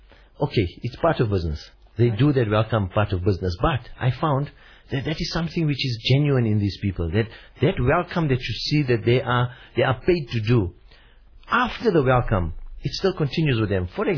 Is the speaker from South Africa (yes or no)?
yes; South Africa; Now, being a South African